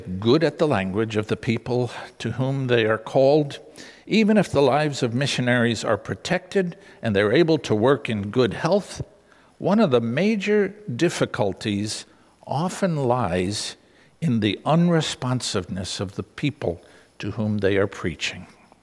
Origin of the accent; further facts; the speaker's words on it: New York City, New York, United States; Perhaps you know that I grew up in New York City.